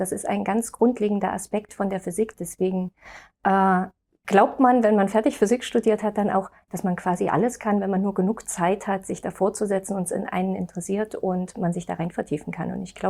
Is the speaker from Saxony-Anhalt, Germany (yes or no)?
no; Jena, Thuringia, Germany; Also ich bin ja aus Jena